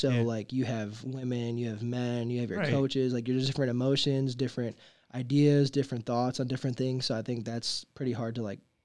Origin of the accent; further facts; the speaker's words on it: Milwaukee, Wisconsin, United States; Milwaukee, Wisconsin.